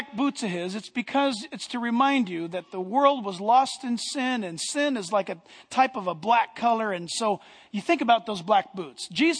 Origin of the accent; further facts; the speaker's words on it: United States; born there; I don't know where you were born, Pastor, but I was born in America.